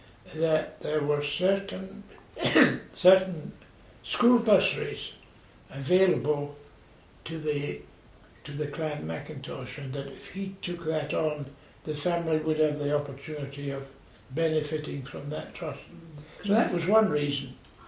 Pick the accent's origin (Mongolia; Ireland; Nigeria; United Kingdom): United Kingdom; Glasgow, Scotland; also born or lived in Tomatin; I was born in Glasgow. And we left Glasgow about 1926 or 27 and moved back to Tomatin, because my grandmother was in shaky health at that time